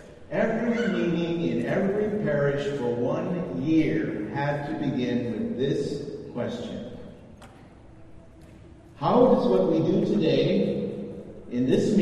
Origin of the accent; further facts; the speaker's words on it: Michigan, United States; Many of you know I come from Michigan.